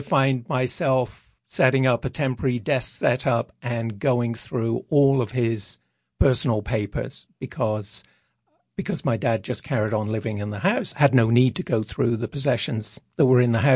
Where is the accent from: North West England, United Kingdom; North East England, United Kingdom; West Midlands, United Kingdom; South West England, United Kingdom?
South West England, United Kingdom; Churchill; Churchill is just a small country village, and I grew up on a farm in the village. It was a dairy farm when I was born.